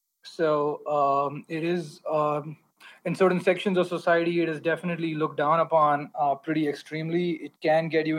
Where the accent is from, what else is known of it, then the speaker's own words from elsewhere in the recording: India; I'm a writer from India. I've been a smoker now for, I think, 17 years.